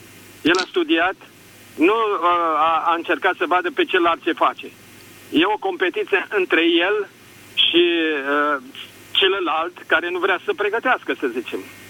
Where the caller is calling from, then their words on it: Gorj County, Romania; Sunt din Gorj.